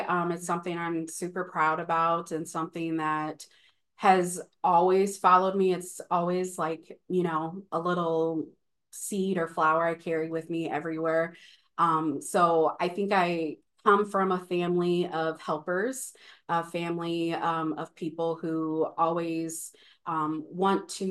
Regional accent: Omaha, Nebraska, United States; now in South Dakota, United States; I'm a proud first generation attorney, born and raised in Omaha, Nebraska, and then transplant to South Dakota, a proud South Dakota young lawyer.

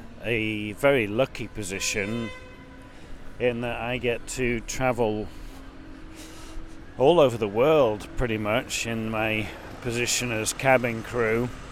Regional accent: Blackpool, North West England, United Kingdom; now in Brighton, United Kingdom; I didn't grow up here. It's very similar to the town that I grew up in. I grew up in Blackpool, a seaside resort.

